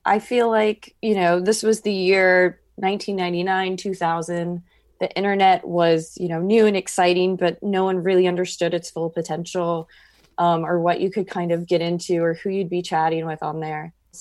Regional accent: Iowa, United States; actually happened to me when I was growing up in Iowa and going to Catholic school for 13 years.

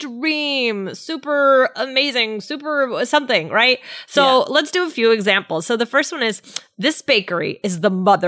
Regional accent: Maryland, United States; yeah, I grew up in Maryland.

